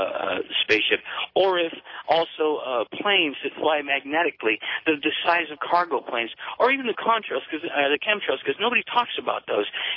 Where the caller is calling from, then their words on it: Joshua Tree, California, United States; Calling from Joshua Tree, California.